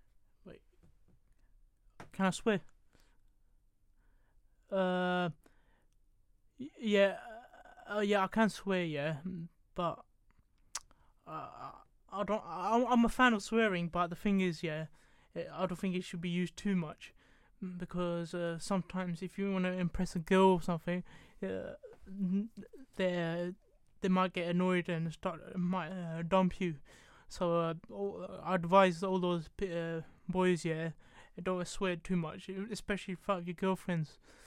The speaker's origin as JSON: {"language": "English", "region": "England", "country": "United Kingdom", "tie": "born or raised there", "said": "I'm like Indian, yeah. I've got Indian family, but I'm born and bred in England"}